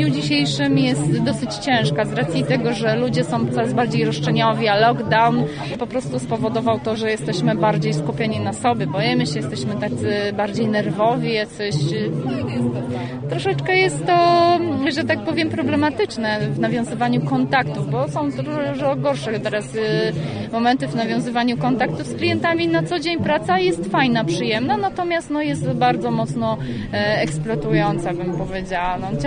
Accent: Czechowice-Dziedzice, Silesian Voivodeship, Poland; also born or lived in Łódź; przyjechałam ze Śląska tutaj. I tak, przyjechałam ze Śląska, dokładnie z Czechowic, dziedzic, stamtąd pochodzę, natomiast no, jakiś czas mieszkałam w Łodzi, dosyć długi czas, potem zakręt życiowy, wróciłam do Czechowic

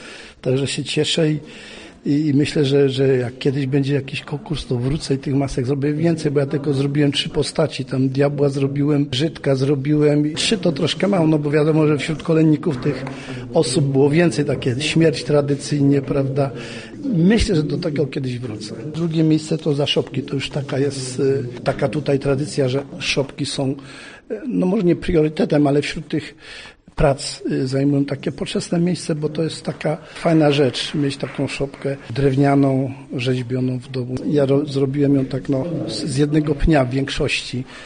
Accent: Wieluń, Łódź Voivodeship, Poland; born there; Co prawda w Wieluniu się urodziłem, ale mieszkałem całe życie, prawie przy połowa swojego życia spędziłem na wsi, gdzie te tradycje były bardzo mocno pielęgnowane.

